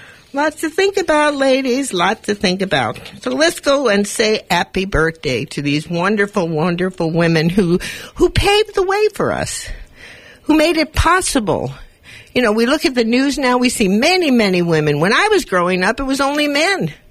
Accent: Los Angeles, California, United States; born there; You know, I was born in East L.A.

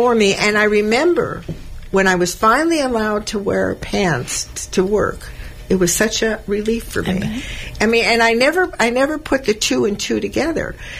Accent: Hollywood, California, United States; You know, I grew up in Hollywood.

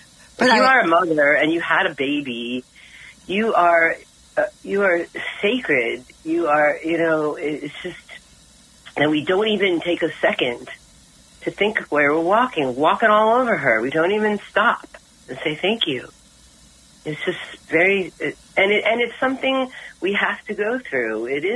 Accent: New York, United States; I came from New York where my father he was racist

